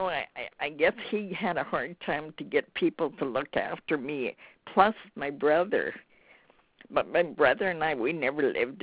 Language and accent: English; Sweden; English is a second language; Well, I started school in Sweden, but not in my hometown where my father lived.